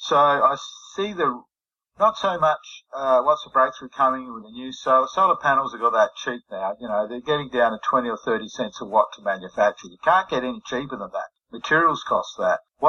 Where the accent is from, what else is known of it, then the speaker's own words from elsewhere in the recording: South Australia, Australia; my home state in Australia, South Australia